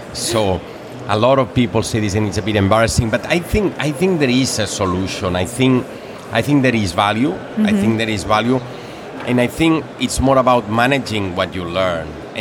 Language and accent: English; Barcelona, Catalonia, Spain; Barcelona.